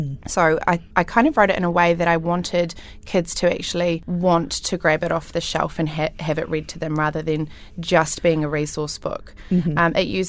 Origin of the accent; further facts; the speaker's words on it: Christchurch, Canterbury, New Zealand; I'm from Christchurch, New Zealand.